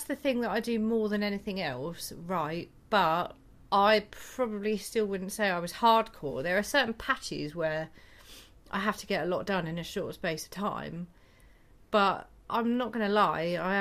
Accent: East of England, United Kingdom; You know, we're from Essex

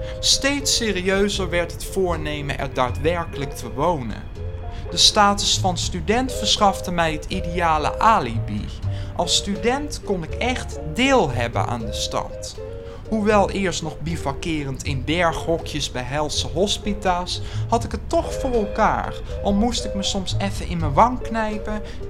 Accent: Groesbeek, Gelderland, Netherlands; also born or lived in Nijmegen; now in Amsterdam, Netherlands; Zoals wel meer mensen uit de provincie, ik ben geboren in Nijmegen en getogen in het heuvelachtige dorpje Groesbeek

